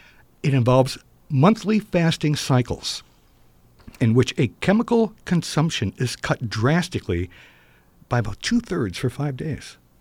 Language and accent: English; California, United States; I grew up in Southern California back before people ruined it.